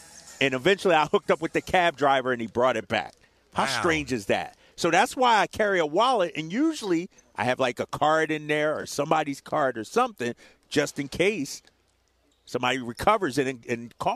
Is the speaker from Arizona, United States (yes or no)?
no; Boston, Massachusetts, United States; now in Los Angeles, United States; I came from Boston, East Coast